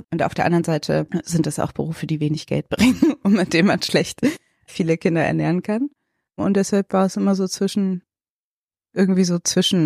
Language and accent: German; Cologne, North Rhine-Westphalia, Germany; Ich bin in Köln-Nippes aufgewachsen.